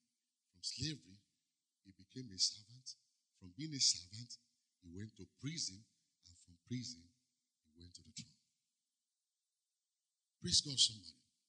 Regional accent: Nigeria; So the first thing as a Nigerian, tell me what is the first thing I would think.

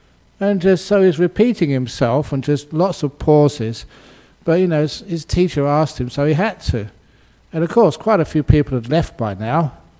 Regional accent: London, United Kingdom; I grew up in London.

